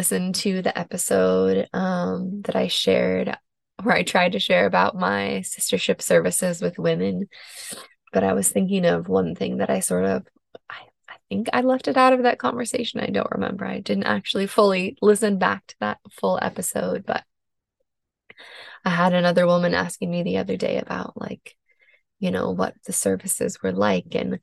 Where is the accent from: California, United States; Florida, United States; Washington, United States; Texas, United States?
Washington, United States; also born or lived in New Jersey / France / Australia; I grew up in Washington State for the most part. I did live in New Jersey for a few years when I was younger, and I lived abroad in both France and Australia for a little while.